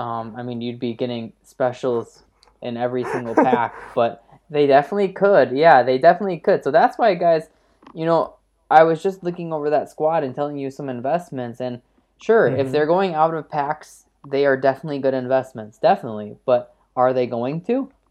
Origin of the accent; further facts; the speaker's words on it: United States; I'm an American, so I'm a big fan of him winning.